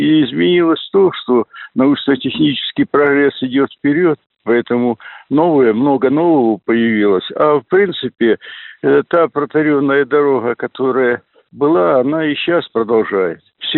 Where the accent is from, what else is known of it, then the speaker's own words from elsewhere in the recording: Belarus; born there; И я в Беларуси родился, но у меня национальность белорус вроде, а сам россиянин. То есть у меня единый паспорт российский.